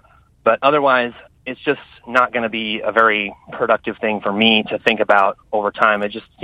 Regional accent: Omaha, Nebraska, United States; Hi, I'm a socialist from Omaha, Nebraska

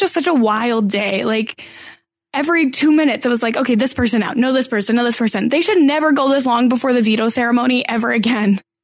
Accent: Canada; And it's like, I'm sorry, I'm Canadian. I don't know the American geography

